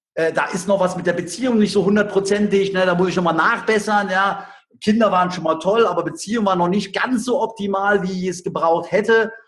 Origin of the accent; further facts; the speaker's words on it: Cologne, North Rhine-Westphalia, Germany; Ich bin ja nun im Rheinland groß geworden, eine echte Kölschjung.